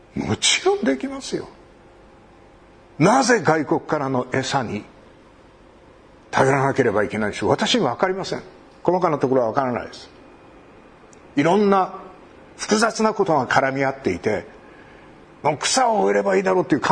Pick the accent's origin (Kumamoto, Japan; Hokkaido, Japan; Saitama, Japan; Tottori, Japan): Hokkaido, Japan; この日本で、私の生まれ育った北海道で酪農農家がやれなくなってきている